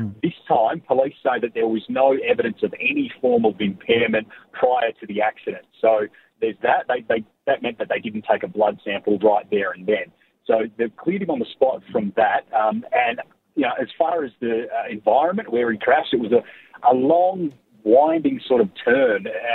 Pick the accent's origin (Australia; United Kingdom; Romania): Australia; Perth, Western Australia; I'm from Perth